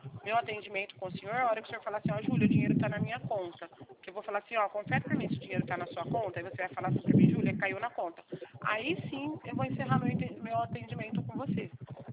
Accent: São Paulo, Brazil; eu sou do estado de São Paulo.

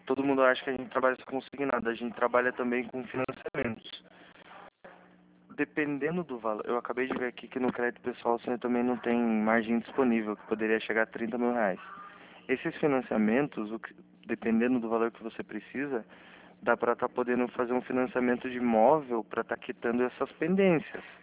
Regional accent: Sorocaba, São Paulo, Brazil; Não, eu sou de Sorocaba.

